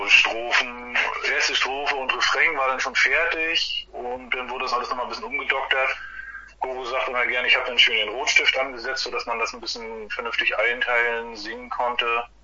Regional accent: Mecklenburg-Vorpommern, Germany; Erste Konzert war in Alt-Kahlen, da ist ja einmal im Jahr bei uns in Mecklenburg so ein Insider, kleines Mini-Festival.

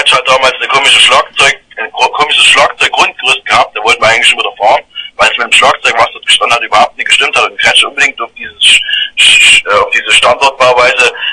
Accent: Auderitz, Saxony, Germany; Aus der Nähe von Döbeln, aus Auderitz.

